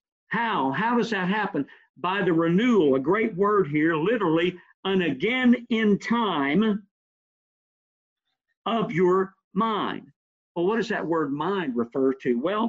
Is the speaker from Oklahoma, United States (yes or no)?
no; Texas, United States; When I was growing up in Northeast Texas